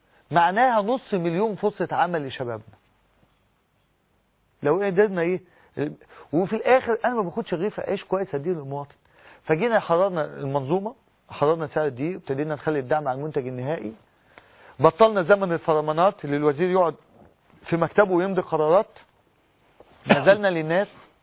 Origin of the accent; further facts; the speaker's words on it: Egypt; عاوز أقول إن لدينا حلم كنا بنحلمه كمصريين